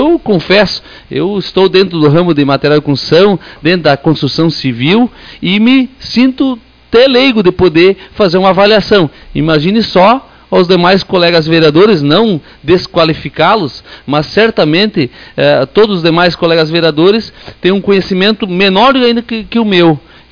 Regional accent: Rincão Espraiado, Brazil; eu, como vereador que me criei aí na região sul, no Rincão Espraiado

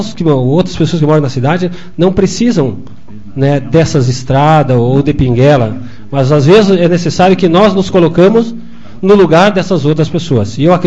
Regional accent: Várzea do Agudo, Brazil; Várzea do Agudo é minha terra natal, né?

